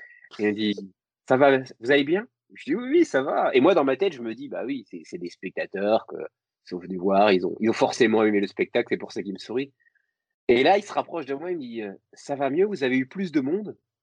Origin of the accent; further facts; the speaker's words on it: Grand Est, France; Tu sais, moi, je suis Lorrain